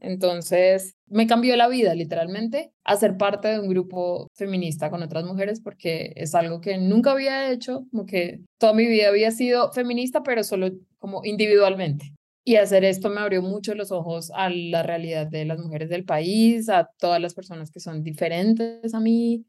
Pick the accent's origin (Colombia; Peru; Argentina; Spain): Colombia; los medios tradicionales con los que crecimos en Colombia.